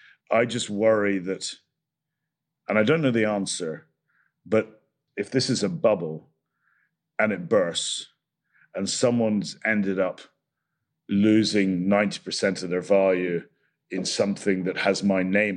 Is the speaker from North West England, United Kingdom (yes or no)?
no; Scotland, United Kingdom; But I'm Scottish. There's a rumor that Scots people are tight. We're not.